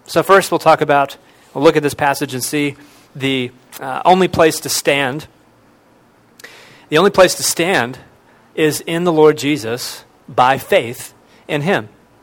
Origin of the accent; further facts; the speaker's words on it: Cleveland, Ohio, United States; I went to Bible college. I was from Cleveland.